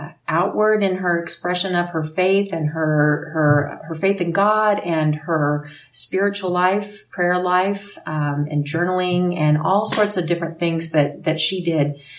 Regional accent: Missouri, United States; So it was in Northwest Missouri. So I grew up in Far West Stake.

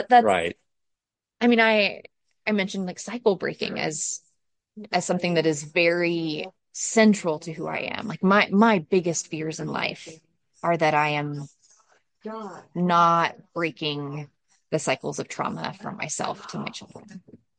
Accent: Midwest, United States; I am female and white and speak English, and I grew up in the Midwest.

